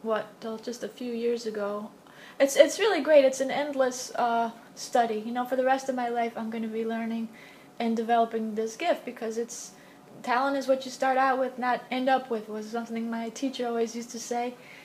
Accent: New York City, New York, United States; I guess it's one of the bounties of growing up in New York.

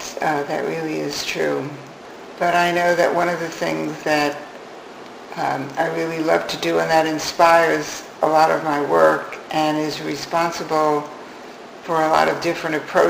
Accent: New York City, New York, United States; I grew up in New York City, and it was fabulous

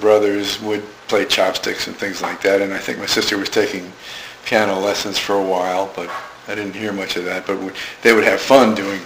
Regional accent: New York, United States; 79th and Madison.

